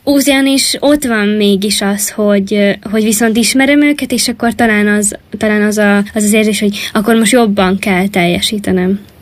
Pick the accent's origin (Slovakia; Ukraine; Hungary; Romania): Ukraine; Orosziiv, Zakarpattia Oblast; Orosziban születtem, és ott nőttem fel, aztán a nagyberegi református liceumban tanultam